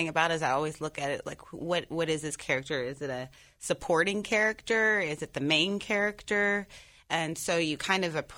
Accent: Ohio, United States; So just looked it up and saw Wright State. It's right in my hometown and has one of the best film departments the country. So it was like, wow, this is my backyard. And, family's here.

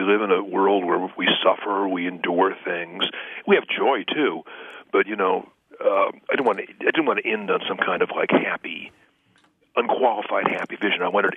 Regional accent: California, United States; I mean, I'm from California, so that, you know, there's, you know, Anglos, Latinos, Asians

